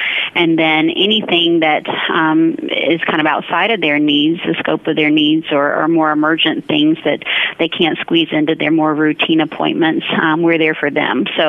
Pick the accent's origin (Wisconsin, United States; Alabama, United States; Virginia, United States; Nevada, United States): Alabama, United States; I'm originally a Southerner, so I'm from Alabama.